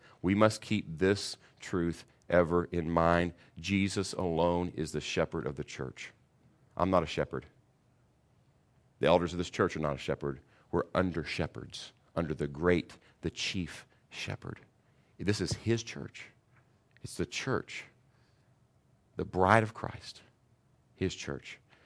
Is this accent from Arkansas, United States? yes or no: no; Kentucky, United States; I'm from Kentucky, so I can say that.